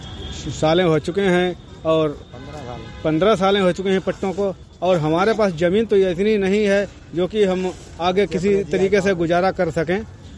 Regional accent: Kamalpur, Uttar Pradesh, India; ग्राम कमालपुर के रहने वाले हैं

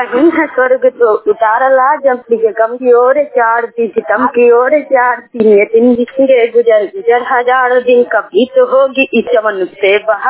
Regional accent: Bihar, India; वैशाली जिला के मतना माल के रहने वाला हूँ।

